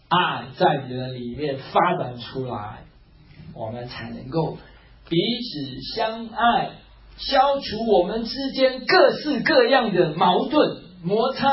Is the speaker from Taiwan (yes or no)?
yes; Taiwan; 低人一等，我们台湾话叫输人不输阵